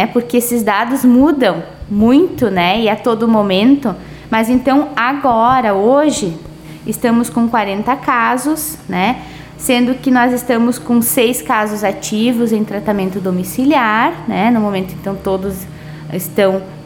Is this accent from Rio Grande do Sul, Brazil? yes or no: yes; Rio Grande do Sul, Brazil; o chimarrão é bom, todo mundo gosta, nós somos gaúchos, gostamos de um bom chimarrão.